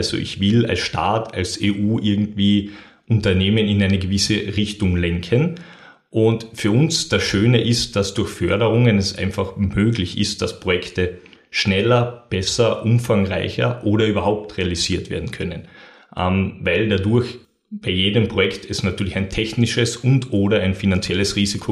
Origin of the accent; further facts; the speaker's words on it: Carinthia, Austria; moved away as an adult; now in Graz, Austria; ich selbst bin ursprünglich aus Kärnten, bin dann über Studium nach Graz gekommen